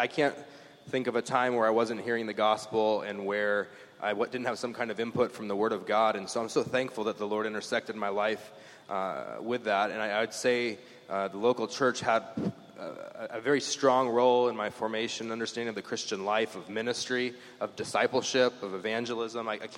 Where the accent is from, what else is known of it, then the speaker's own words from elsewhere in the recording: California, United States; also born or lived in London, England; So I grew up in Southern California, Los Great. Angeles, San Fernando Valley.